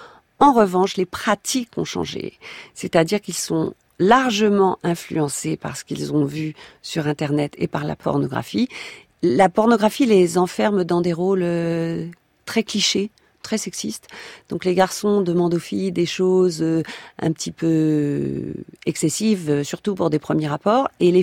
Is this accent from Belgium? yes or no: no; France; Chez nous, en France